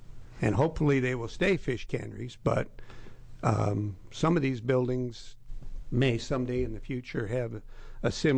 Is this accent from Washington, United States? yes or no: no; Oregon, United States; down in Newport, which is the area I represent. I'm from Lincoln County.